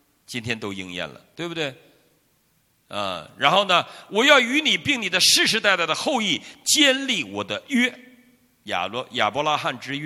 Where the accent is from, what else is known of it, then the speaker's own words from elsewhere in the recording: China; 你知道我们中国大陆，我们从小生活在一个咒诅的年代